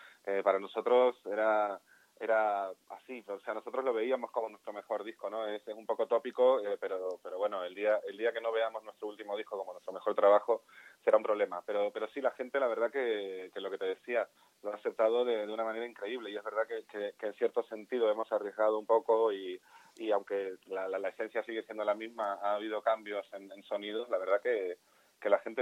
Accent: Argentina; que no soy el compositor, y que además soy argentino

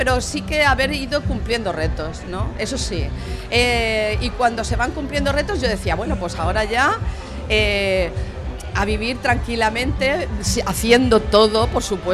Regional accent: Elche, Valencian Community, Spain; O sea, además soy ilicitana de pura cepa, del Raval. De 8 apellidos ilicitanos.

